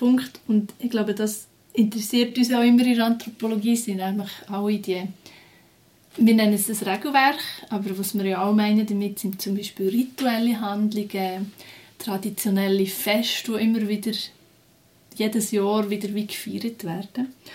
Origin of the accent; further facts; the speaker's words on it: Switzerland; Ist das eigentlich wie bei uns in der Schweiz, also dass man migriert mit den Tieren?